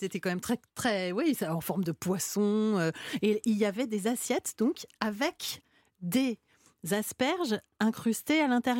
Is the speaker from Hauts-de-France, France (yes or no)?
no; Lyon, Auvergne-Rhône-Alpes, France; je viens de Lyon.